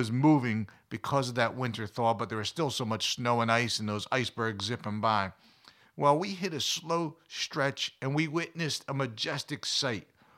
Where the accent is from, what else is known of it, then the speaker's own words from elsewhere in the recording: Northeast, United States; Well, growing up in the Northeast meant snow in the higher altitudes until most times like mid-April.